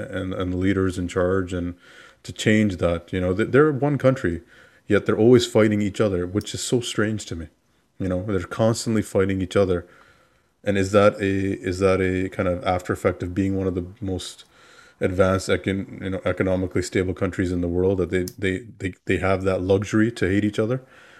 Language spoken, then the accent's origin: English; Canada; But he was so adamant that he could tell I wasn't. I said I was from Canada.